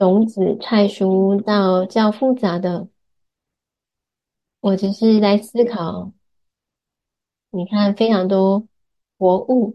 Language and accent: Chinese; Oregon, United States; Chinese is a second language; 因为我在奥勒冈长大，所以那边有很多这些植物